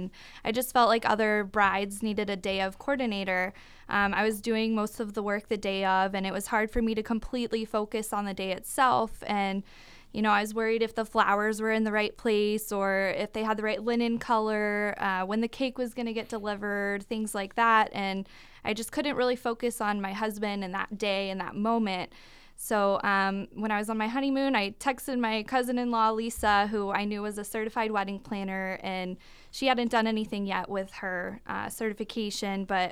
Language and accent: English; Florida, United States; moved away as an adult; now in Ventura, United States; Well, I'm originally from Florida. I lived there my whole life. I just recently moved to Ventura about a year and a half ago.